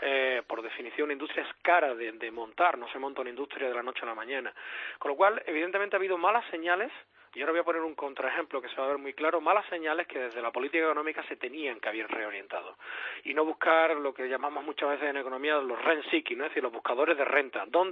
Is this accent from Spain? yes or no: yes; Andalusia, Spain; como andaluz que también soy